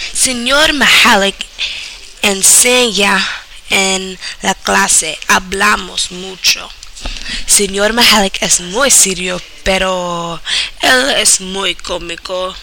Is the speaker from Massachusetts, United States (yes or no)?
yes; Nantucket, Massachusetts, United States; Spanish is a second language; soy de Nantucket, Massachusetts.